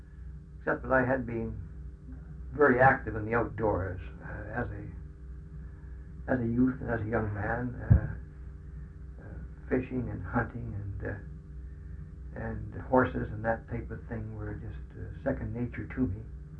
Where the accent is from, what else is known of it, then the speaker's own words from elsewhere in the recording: Alberta, Canada; We came from Alberta. Times of being tough. I lived in Claire's home. A trip to Calgary was a big event. I'd never been to the Pacific Coast.